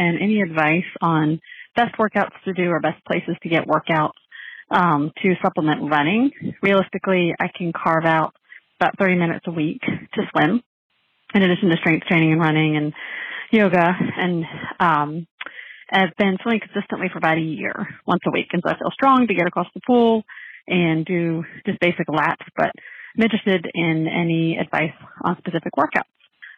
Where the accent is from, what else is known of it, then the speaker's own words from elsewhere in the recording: Richmond, Virginia, United States; I am from Richmond, Virginia area.